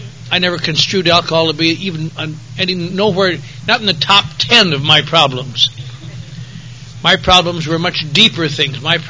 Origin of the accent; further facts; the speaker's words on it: Eau Claire, Wisconsin, United States; you know, I grew up in a little town called Eau Claire, Wisconsin, which is not far from here. And I was raised in the Norwegian Lutheran Church.